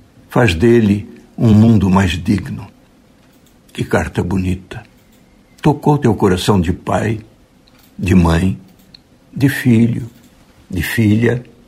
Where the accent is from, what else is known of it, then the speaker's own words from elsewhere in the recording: Luiz Alves, Santa Catarina, Brazil; Volto à minha infância em Luiz Alves